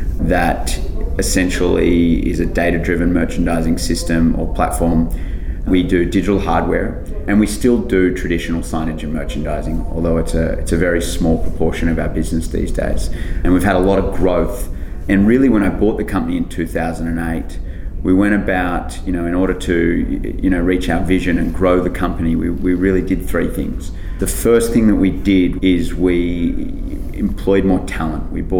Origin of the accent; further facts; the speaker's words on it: Australia; I'll use the Australian market today. Mm-hmm. You know, my accent's a dead giveaway.